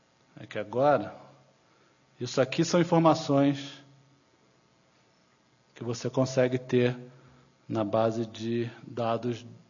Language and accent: Portuguese; Rio de Janeiro, Brazil; E eu sou carioca, então eu vou usar Rio de Janeiro, não vou usar São Paulo.